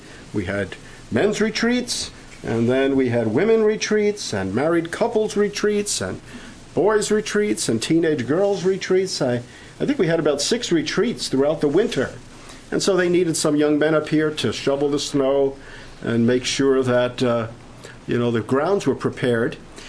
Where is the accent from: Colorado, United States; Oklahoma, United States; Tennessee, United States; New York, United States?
New York, United States; Brooklyn; I come from Canarsie, Brooklyn, and I minister there with my father-in-law.